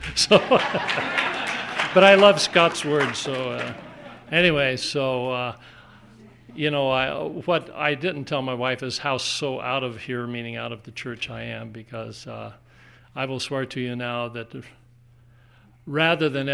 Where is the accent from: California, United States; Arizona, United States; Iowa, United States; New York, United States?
California, United States; Boron; now in Yakima, United States; I'm from Yakima, Washington. I wasn't raised there. I was raised in a small... What's that? Is she drunk? So anyway, I was raised in this hamlet called Boron, California